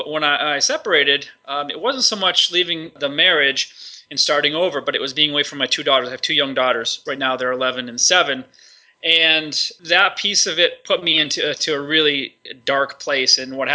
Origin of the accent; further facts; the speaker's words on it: New Hampshire, United States; I grew up in New Hampshire, about 30 miles from Boston, in a pretty small town